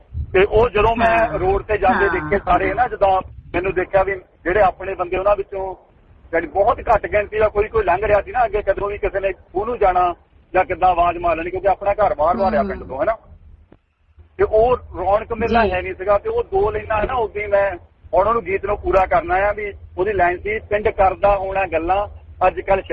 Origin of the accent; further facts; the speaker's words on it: Gopal Kalan, Punjab, India; moved away; ਮੇਰਾ ਪਿੰਡ ਭੈਣ ਜੀ ਗੋਪਾਲ ਕਲਾਂ ਹੈ ਜੀ, ਨਕੋਦਰ, ਨਕੋਦਰ ਦੇ ਕੋਲ, ਤਹਿਸੀਲ ਨਕੋਦਰ, ਡਿਸਟ੍ਰਿਕਟ ਜਲੰਧਰ ਹੈ ਨਾ, ਜ਼ਿਲ੍ਹਾ ਜਲੰਧਰ ਹੈ ਜੀ ਆਪਣਾ। ਤੇ ਕਾਫੀ ਵੱਡਾ ਪਿੰਡ ਹੈ ਜੀ।